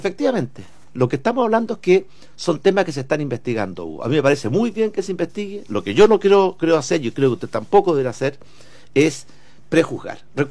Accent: Chile; porque todos somos chilenos.

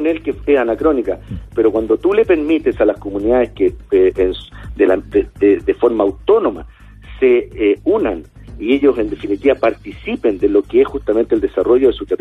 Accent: Chile; tenemos que ser capaces nosotros como chilenos de rescatar y de entender justamente toda la riqueza que tenemos y de valorarla.

